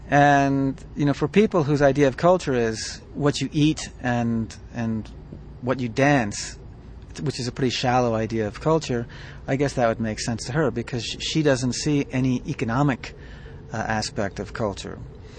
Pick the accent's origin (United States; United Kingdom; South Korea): United States; Napa, California; I grew up in Napa, California, and when I grew up in Napa, California, I didn't see any Indians around.